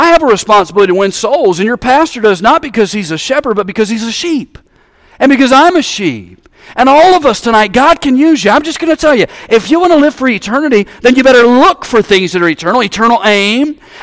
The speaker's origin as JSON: {"language": "English", "town": "Odenville", "region": "Alabama", "country": "United States", "said": "I said, I want to go, but I'm from Odenville, Alabama, and I've never seen this many people in my life."}